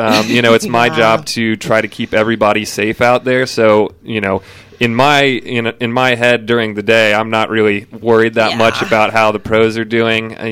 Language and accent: English; Manhattan, Kansas, United States; a buddy of mine, Curtis Feltner, who is from my hometown of Manhattan, Kansas